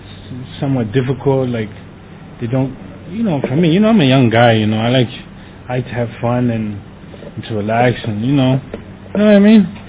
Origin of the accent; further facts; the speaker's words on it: New York City, New York, United States; moved away; I'm from New York City, and you can't do that in New York.